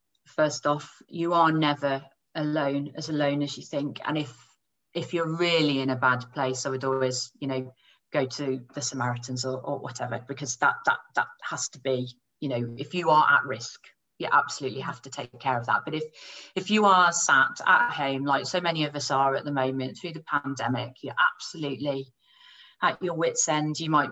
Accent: United Kingdom; because we all try and keep our stiff upper lip, being British

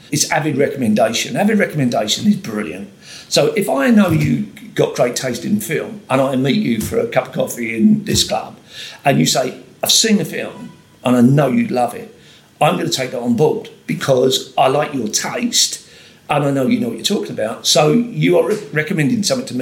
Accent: London, United Kingdom; born there; I was born in South East London, big council estate.

